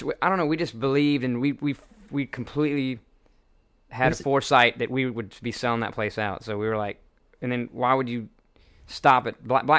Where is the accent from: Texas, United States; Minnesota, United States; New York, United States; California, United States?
Texas, United States; we grew up in Texas, so we were like, all I remember is Mexicans